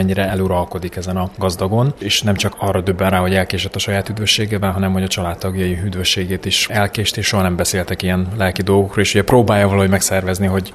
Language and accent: Hungarian; Zakarpattia Oblast, Ukraine; én ugyan Kárpátalján születtem és ott nőttem fel